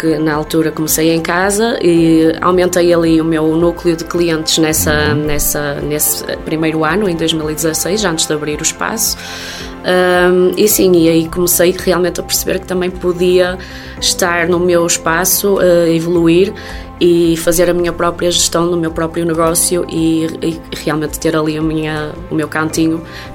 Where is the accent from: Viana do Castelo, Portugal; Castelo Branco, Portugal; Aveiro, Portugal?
Viana do Castelo, Portugal; Santa Marta de Portuzelo; Eu não queria sair da zona da Miadela porque sou de Santa Marta de Portizelo